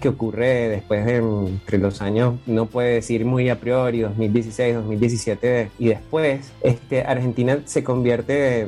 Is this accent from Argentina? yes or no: no; Venezuela; los que venimos de Venezuela, nos hemos sentido, por lo que decía en la pregunta anterior, bastante a gusto acá, bastante bien recibidos.